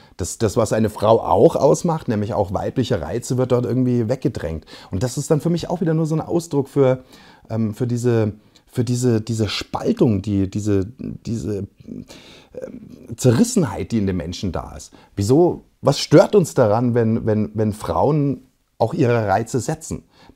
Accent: Bavaria, Germany; ich weiß, ich komme aus Bayern und hat sich diese Debatte bis in die 70er, 80er reingezogen.

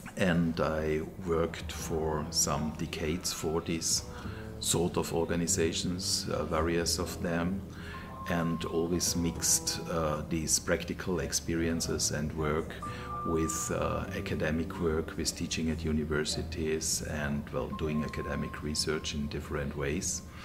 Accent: Tyrol, Austria; English is a second language; I was born in the Tyrolean Upper Inn Valley, in the west of Tirol, which is a quite rural region, as a son of a refugee who came after the Second World War to Austria.

